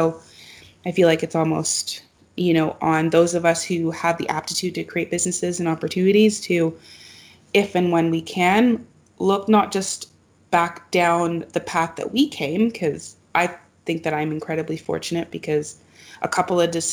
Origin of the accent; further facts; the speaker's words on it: Canada; I know, as a Canadian, it's strange.